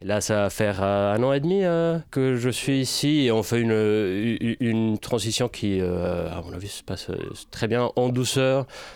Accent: Guatemala; French is a second language; moved away as an adult; now in France; Je viens d'Amérique centrale, du Guatemala, du coup ça me fait un petit bout de voyage.

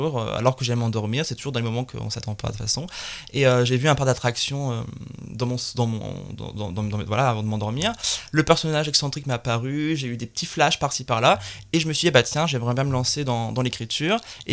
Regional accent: Amiens, Hauts-de-France, France; born there; je suis né à Amiens, et puis je vis aussi maintenant aussi sur Abbeville.

